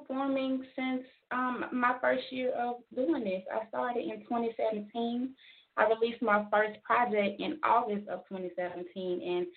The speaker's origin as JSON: {"language": "English", "town": "Greenville", "region": "Mississippi", "country": "United States", "said": "I am from the Delta of Mississippi, Greenville, to be exact."}